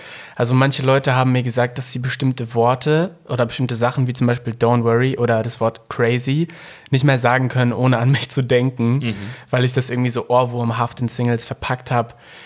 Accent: North Rhine-Westphalia, Germany; ich komme aus dem Ruhrpott. Ich bin 21-jähriger Hip-Hop-Künstler

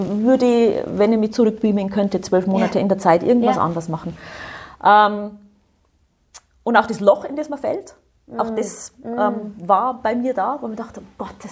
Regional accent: Bavaria, Germany; Ich bin im Bayerischen Wald aufgewachsen, also in durchaus schneesicheren Regionen.

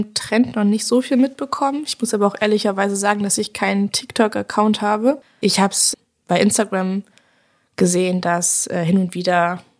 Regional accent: Hamburg, Germany; aufgewachsen bin ich in Hamburg.

